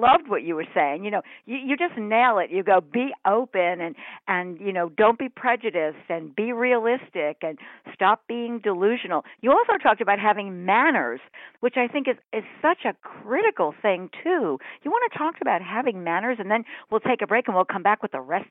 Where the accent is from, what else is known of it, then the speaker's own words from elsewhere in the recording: New York, United States; And I'm a New Yorker, but I'm a fairly kind of conservative, you know, older person